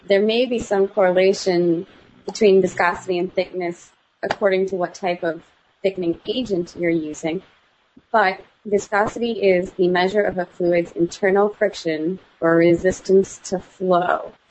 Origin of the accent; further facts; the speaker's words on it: Midwest, United States; I think we're both from the Midwest.